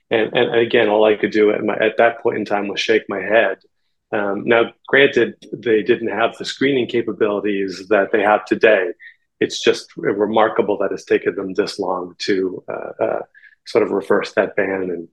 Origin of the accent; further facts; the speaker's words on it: New York, United States; So when I moved back to New York, I'm a New Yorker.